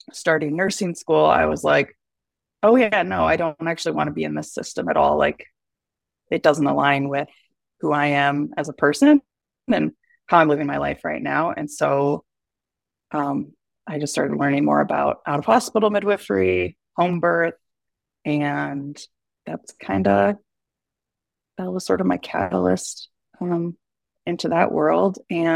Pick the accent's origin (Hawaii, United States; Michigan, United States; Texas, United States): Michigan, United States; I grew up near the Two Hearted River and was just so in love with that. Like any river meeting Lake Superior was an experience for me my whole life.